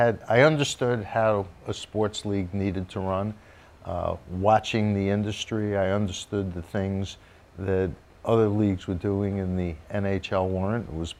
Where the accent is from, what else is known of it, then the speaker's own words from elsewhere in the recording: New York, United States; I grew up in the New York area. And so you had every major sports, and in each sport, multiple teams that you could pick one to root for. And I went to New York City public schools, played in the New York City playgrounds.